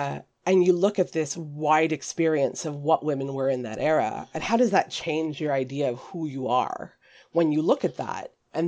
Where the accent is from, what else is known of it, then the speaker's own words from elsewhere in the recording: Ontario, Canada; since we are both from Ontario, maybe we will do that one day.